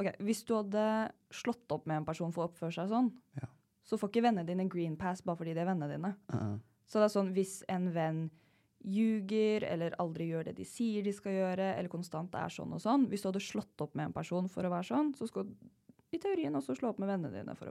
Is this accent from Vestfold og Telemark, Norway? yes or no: yes; Vestfold og Telemark, Norway; Jeg er fra Telemark, ikke jeg fra Bøgda.